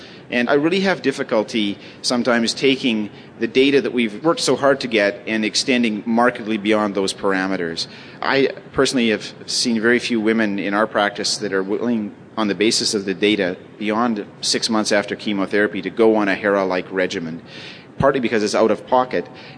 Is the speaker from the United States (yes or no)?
no; Canada; Well, I come from Canada